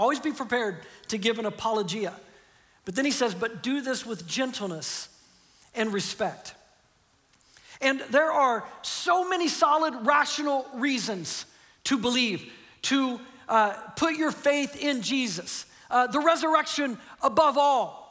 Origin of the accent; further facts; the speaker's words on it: Midwest, United States; I was born in the United States, which meant, you know, statistically, the odds were more likely that I would become a Christian than not. I grew up in the Bible Belt Midwest.